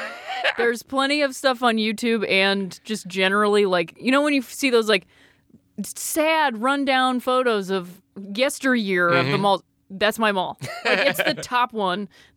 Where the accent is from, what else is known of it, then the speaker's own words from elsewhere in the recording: Akron, Ohio, United States; There's a mall in my around my hometown. It was not my mall. I don't know if you had this where you were growing up, but there were different malls in Akron